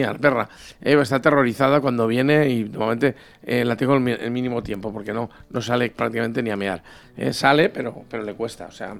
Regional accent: Valencian Community, Spain; Según eso, pues somos unos bárbaros los valencianos

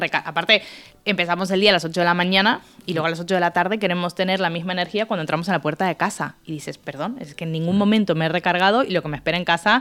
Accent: Argentina; now in Valencia, Spain; Llevo más años en Valencia que en Argentina. Soy un poco gallega, dirían ahí.

